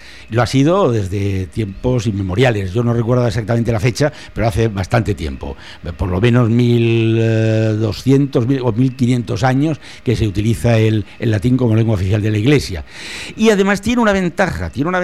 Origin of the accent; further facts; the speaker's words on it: Madrid, Community of Madrid, Spain; eso lo he vivido yo de pequeño en Madrid, yo soy madrileño y vivo ahí 40 años